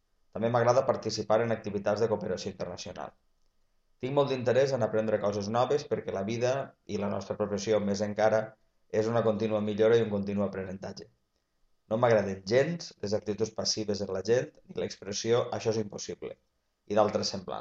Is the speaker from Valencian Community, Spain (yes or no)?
yes; Valencian Community, Spain; accent: Valencian; moved away as an adult; now in Catalonia, Spain; Ja haureu notat per l'accent que sóc valencià, tot i que porto ja alguns anys a Catalunya.